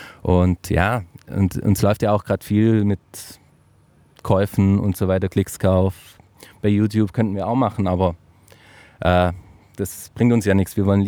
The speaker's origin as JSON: {"language": "German", "region": "Baden-Württemberg", "country": "Germany", "said": "ich komme ja aus der Gegend, in Friedrichshafen ist ja immer die Tuning World jedes Jahr"}